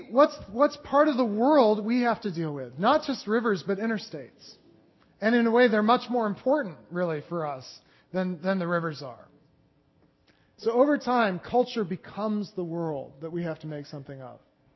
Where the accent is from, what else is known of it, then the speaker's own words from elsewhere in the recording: Philadelphia, Pennsylvania, United States; Now, this is very easy to illustrate because I'm from Philadelphia, Pennsylvania, just outside Philadelphia